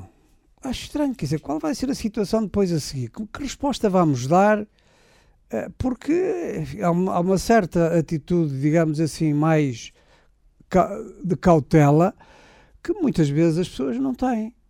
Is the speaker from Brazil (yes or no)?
no; Celorico de Basto, Braga, Portugal; no meu concelho de origem, Sulurico de Basto, a minha terra agora é uma vila. É uma aldeia, passou a vila